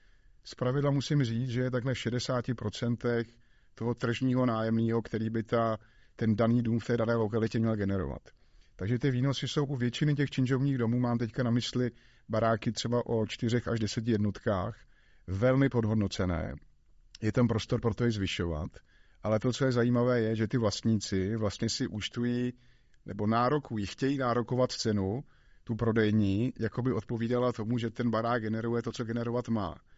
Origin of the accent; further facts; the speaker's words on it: Vsetín, Zlín Region, Czechia; now in Prague, Czechia; Nejsem rodilý. My jsme se sem nastěhovali někdy kolem roku, přelom roku 92-2000. Předtím jsem žil ve Vsetíně, takže jsem taky náplavka.